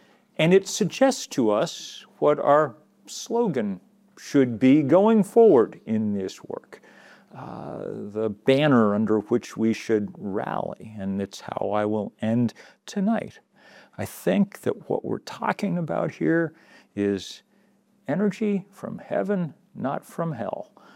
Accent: Lexington, Massachusetts, United States; I grew up in Lexington, Massachusetts, giving tours of the Battle Green, where the American Revolution began.

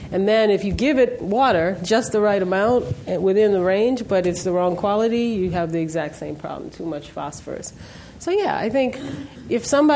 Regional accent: New Orleans, Louisiana, United States; Listen, you heard I'm from the Ninth Ward in New Orleans.

